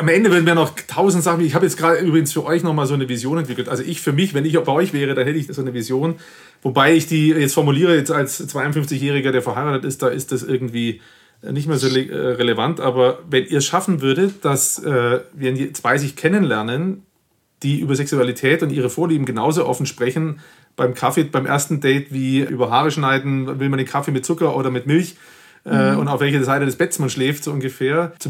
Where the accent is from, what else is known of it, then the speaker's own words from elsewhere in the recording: Berlin, Germany; ich hatte erzählt, wir sind aus Berlin und bin zurückgefahren